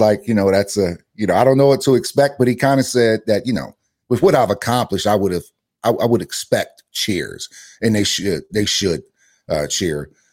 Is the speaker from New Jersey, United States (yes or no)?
yes; Camden, New Jersey, United States; Like, I'm not from Philadelphia, but I'm from Camden, New Jersey, which is damn near a suburb of Philadelphia. We're about as close to Philly as you can almost get without being in Pennsylvania, if you will.